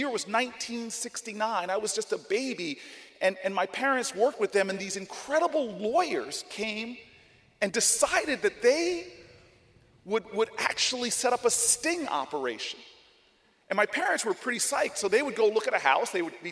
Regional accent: New Jersey, United States; And so I grew up in New Jersey in an incredible community that was nurturing and kind, that was good to my family and I.

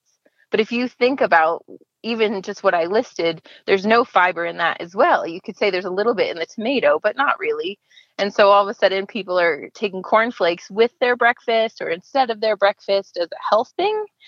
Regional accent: United States; And they also assumed that as an American, I ate all my meals in front of a television on a tray table.

